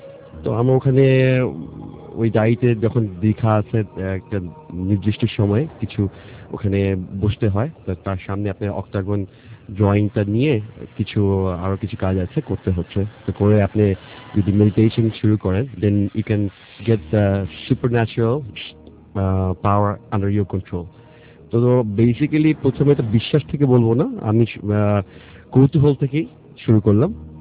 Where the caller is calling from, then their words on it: Dhaka, Dhaka Division, Bangladesh; ধানমন্ডি থেকে এসেছি